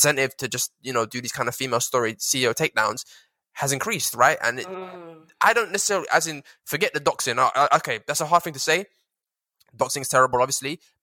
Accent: United Kingdom

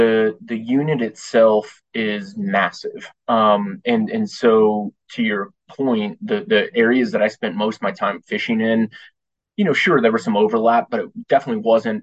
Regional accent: New Mexico, United States; now in Denver, United States; I live here in Denver. I grew up in New Mexico and grew up hunting and fishing in kind of northern New Mexico, southern Colorado.

